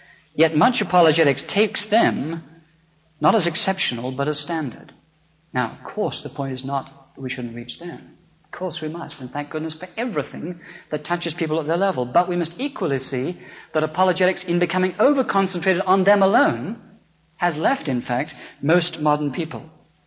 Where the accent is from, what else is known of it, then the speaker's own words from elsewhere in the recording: England, United Kingdom; we don't have very much in England at all, so who am I as an Englishman to say this?